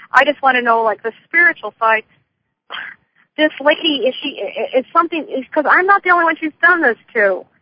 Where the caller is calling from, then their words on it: Florida, United States; I'm calling from Florida.